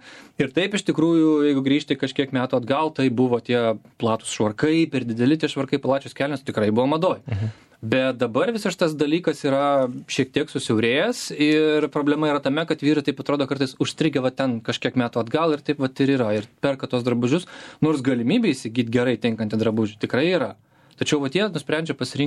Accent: Kaunas, Kaunas County, Lithuania; aš pats esu iš Kauno, tai kaip žinia, ko gero kiekvienas kaunietis turi.

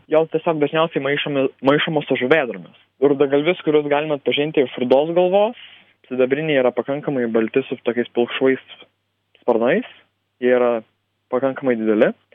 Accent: Klaipėda, Klaipėda County, Lithuania; Ir na, kadangi esu iš Uostamiečio, kirai yra vieni iš dažniausių bei labiau pastebimų paukščių.

